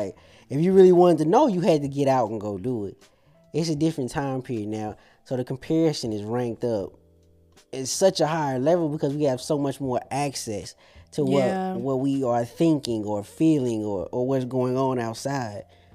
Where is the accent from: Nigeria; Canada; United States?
United States; Missouri; I'm from Missouri.